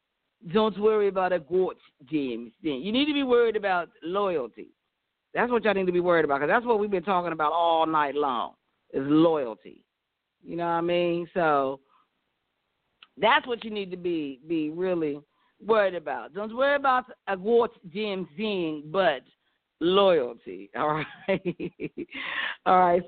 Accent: Ohio, United States; I don't know. I'm from Ohio.

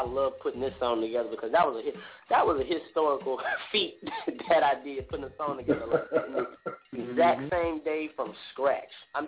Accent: Scotlandville, Louisiana, United States; Okay, ladies and gentlemen, this is a great tribute to my hometown, Old Scotlandville.

